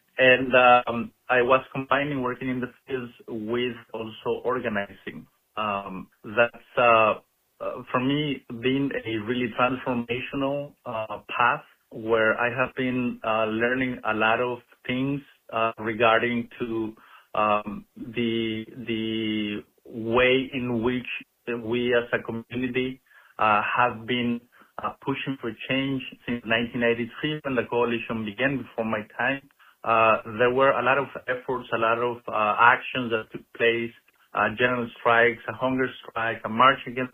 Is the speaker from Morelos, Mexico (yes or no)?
no; Zacatecas, Mexico; now in Immokalee, United States; I am from Zacatecas, Mexico